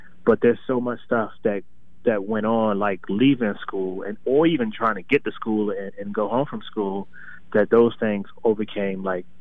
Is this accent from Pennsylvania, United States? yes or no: no; Washington, District of Columbia, United States; I grew up in Washington, D.C., Northeast, around, I guess, late 80s, early 90s was the time I was there.